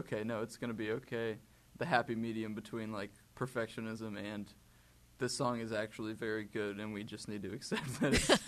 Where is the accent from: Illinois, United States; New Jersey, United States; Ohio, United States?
Ohio, United States; Youngstown; He's like a pretty, like, in our hometown, Youngstown, we're all from Youngstown. And my dad is like a pretty prolific jazz saxophone player in Youngstown. So I grew up with that.